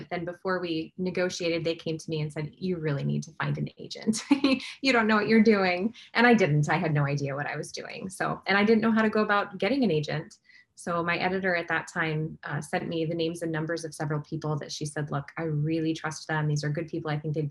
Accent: Midwest, United States; And I'm from the Midwest, and this is what I write about.

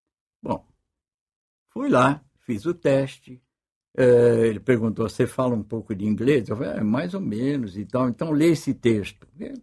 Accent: São Paulo, Brazil; born there; Eu nasci em São Paulo.

